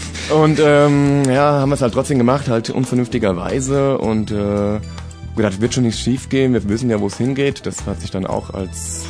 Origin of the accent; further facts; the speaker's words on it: Limburg, Hesse, Germany; also born or lived in Montabaur; Wir kommen aus dem Raum Limburg und Montabaur. Montabaur ist natürlich nicht mehr Hessen, aber Limburg ist natürlich mittendrin.